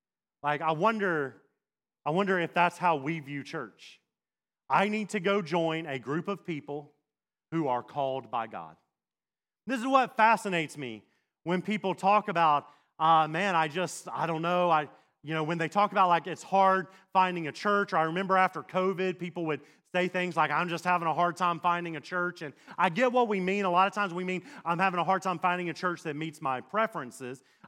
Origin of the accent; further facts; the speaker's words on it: Mississippi, United States; Now, I grew up in Mississippi, and the only time I heard the word saint was on a Sunday morning when we were watching the New Orleans Saints play football.